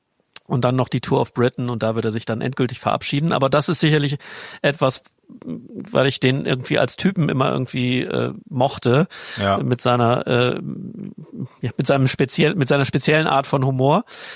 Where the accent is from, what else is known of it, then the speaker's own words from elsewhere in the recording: Cologne, North Rhine-Westphalia, Germany; Ja, rund um Köln muss ich ja jetzt sagen, ne? Als Lokalmatador.